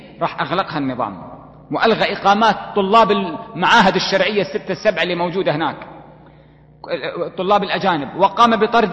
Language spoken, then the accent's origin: Arabic; Kuwait; حتى عندنا في الكويت